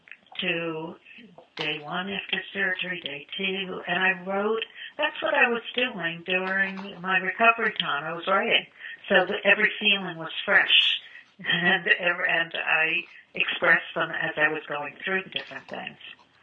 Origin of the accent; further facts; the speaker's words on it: New York, United States; You know, I went to a summer camp where I was from Long Island, but most of the people were from the city.